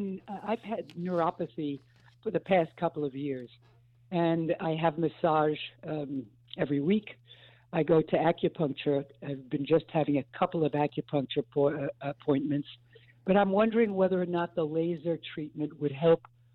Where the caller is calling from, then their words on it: North West England, United Kingdom; I'm from Cheshire, not from Chester.